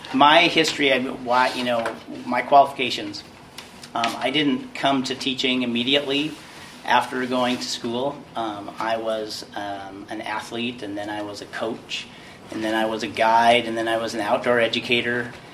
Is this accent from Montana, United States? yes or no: yes; Montana, United States; I was born and raised in Montana.